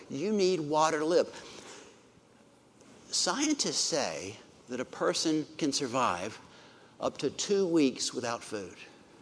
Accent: South Carolina, United States; I grew up in South Carolina near Lawson's Fork Creek, and we loved to play near the creek

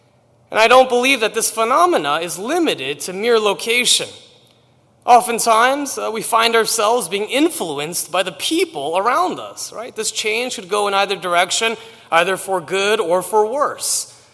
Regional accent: New York City, New York, United States; now in Pennsylvania, United States; I am from New York City. I grew up in all over in Harlem, in the Bronx, and in different parts of Queens. So I do consider myself a New Yorker through and through.

